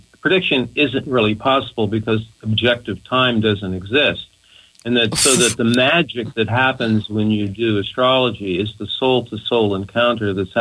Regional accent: United States; now in Australia; I say, well, I'm an American expat, and I have no idea how it is that 40% of the American population will just accept.

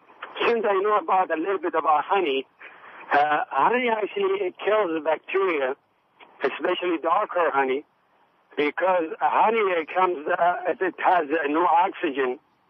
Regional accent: Yemen; now in Berkeley, United States; I'm originally from Yemen. I'm a beekeeper in Berkeley for a while.

